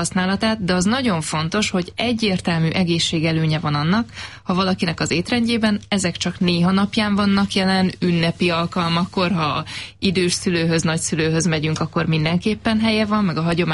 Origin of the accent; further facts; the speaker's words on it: Great Hungarian Plain, Hungary; egyébként én is alföldi vagyok, tehát ismerem ennek a kultúráját